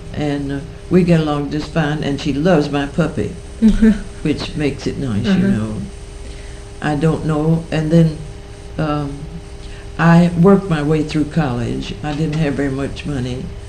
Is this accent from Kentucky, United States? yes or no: yes; Stanford, Kentucky, United States; born there; I was born in Stanford, Kentucky, out on Danville Street in the year July the 31st, 1896, which makes me 81 years old.